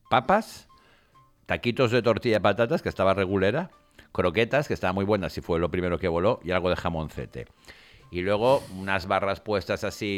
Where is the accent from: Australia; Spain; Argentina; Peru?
Spain; Valencia, Valencian Community; señor, somos de Valencia.